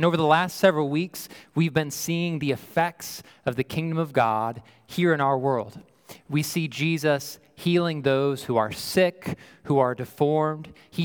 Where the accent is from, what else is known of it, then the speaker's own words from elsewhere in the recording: United States; born there; Well, I was born in America, so I have a birth certificate that shows that I was born here in the States.